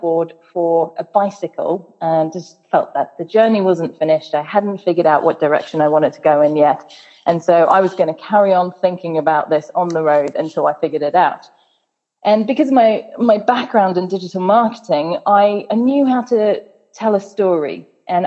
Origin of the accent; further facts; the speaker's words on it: South Africa; when I was about 6 or 7, I was growing up in South Africa, and it was quite an outdoors country